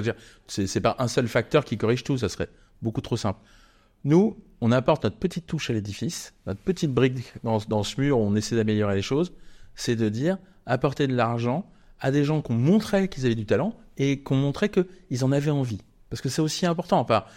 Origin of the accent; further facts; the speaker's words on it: Normandy, France; Je suis normand d'origine